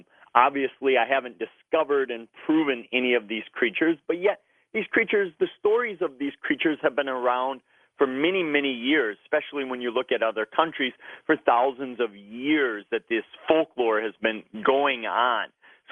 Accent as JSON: {"language": "English", "region": "Wisconsin", "country": "United States", "tie": "born or raised there", "said": "Well, it's my home state, my birth state. I've lived here all my life"}